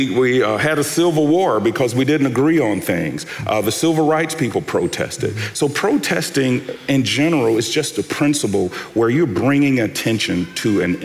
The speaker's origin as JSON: {"language": "English", "country": "United States", "said": "let me be very clear that I'm so glad I'm an American and I can't think of a better country to live in."}